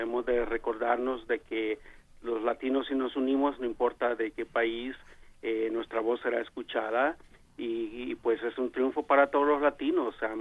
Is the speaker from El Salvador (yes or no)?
yes; El Salvador; now in Santa Rosa, United States; Yo soy del Salvador, soy salvadoreño